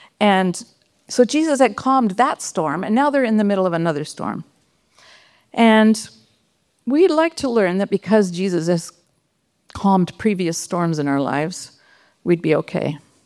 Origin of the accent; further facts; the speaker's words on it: Toronto, Ontario, Canada; born there; also born or lived in British Columbia; I remember what it felt like when we left BC to come to Ontario. I was born in Toronto, so I knew what I was coming to.